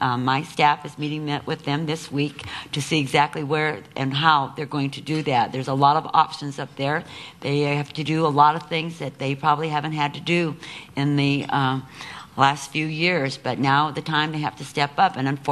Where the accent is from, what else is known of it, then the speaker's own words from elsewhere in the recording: Mesa, Arizona, United States; This is my hometown.